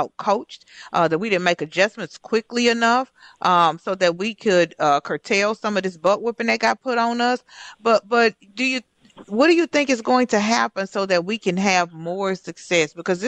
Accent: Houston, Texas, United States; The Twins are in Houston, my hometown. That's always a battle between me and my father.

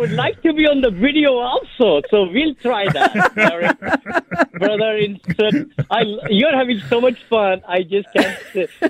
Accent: India; moved away; I came from India, you know, $7. I grew up with 6 siblings in 382 square feet, you know, apartment

